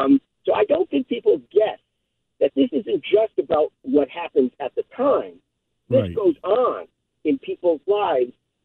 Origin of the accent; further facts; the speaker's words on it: Worcester, Massachusetts, United States; now in Connecticut, United States; I'm a big sports, Boston sports fan. I'm originally from Worcester, but I live down here.